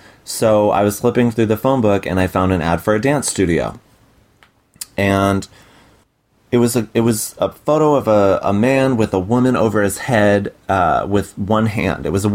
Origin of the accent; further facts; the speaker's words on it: Bridgeport, Connecticut, United States; also born or lived in Fairfield; And I'm from Fairfield, Connecticut. I also grew up in Bridgeport, Connecticut, which is different from Fairfield.